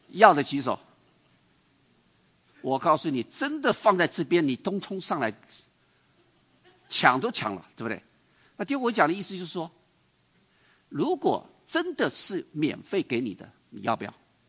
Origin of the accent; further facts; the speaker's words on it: China; 我们中国人